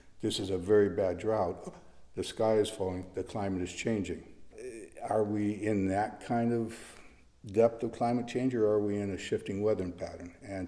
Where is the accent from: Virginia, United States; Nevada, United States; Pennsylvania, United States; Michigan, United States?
Michigan, United States; Detroit; especially growing up in Detroit, which I love the cars